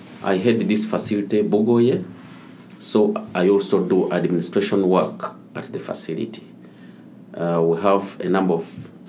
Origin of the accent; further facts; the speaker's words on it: Kasese, Western Region, Uganda; from Uganda, particularly Kasese district.